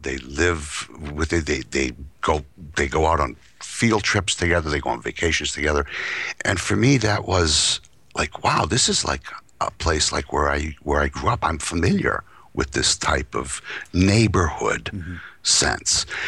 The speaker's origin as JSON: {"language": "English", "town": "Boston", "region": "Massachusetts", "country": "United States", "tie": "born or raised there", "said": "I'm a Bostonian. I grew up in Boston, and and Boston was divided back in the day into little sections."}